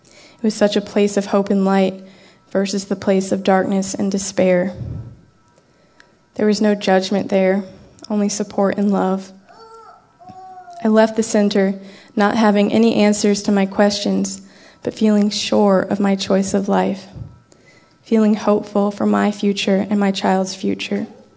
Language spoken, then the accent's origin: English; Virginia, United States; now in North Carolina, United States; I'm from Virginia. I live in North Carolina now.